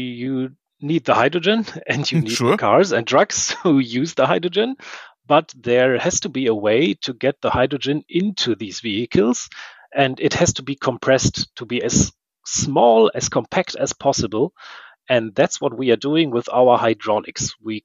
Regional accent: North Rhine-Westphalia, Germany; born there; English is a second language; now in Lohr, Germany; I was born near Cologne and studied industrial engineering. But now I'm living in Franconia, near Lohr

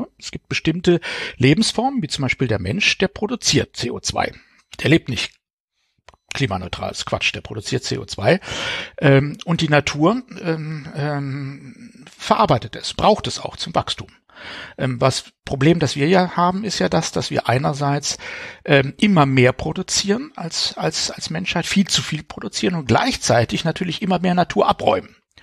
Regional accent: Baden-Württemberg, Germany; born or raised there

